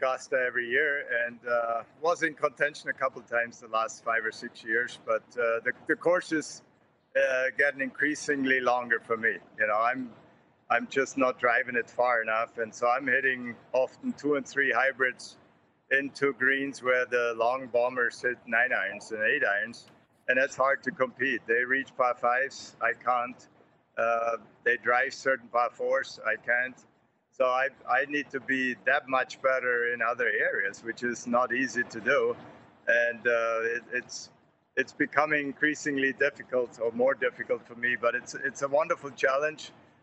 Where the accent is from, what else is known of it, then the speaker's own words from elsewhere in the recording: Germany; now in United States; growing up in Germany, I enjoy soccer, but I love snow skiing. And coming over here, living in the States